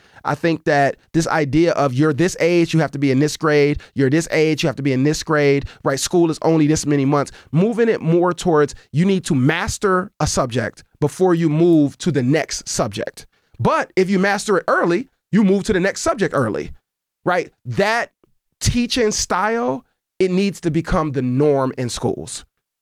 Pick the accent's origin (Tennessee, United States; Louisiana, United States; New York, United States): New York, United States; Buffalo; because I grew up in Buffalo, which is a city, large urban city, right?